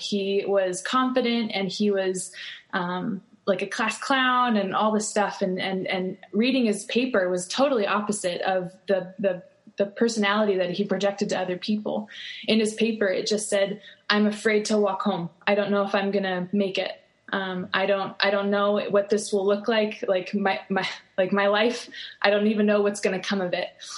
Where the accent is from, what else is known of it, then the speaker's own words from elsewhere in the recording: Cupertino, California, United States; So I moved to Oakland and learned very quickly that the area that I grew up in Cupertino was very different than Oakland.